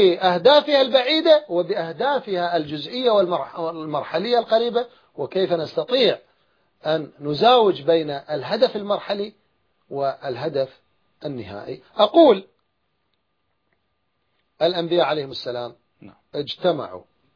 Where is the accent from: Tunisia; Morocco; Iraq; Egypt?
Iraq; أنا مثلا كعراقي، أنا مشكلتي الأكبر في العراق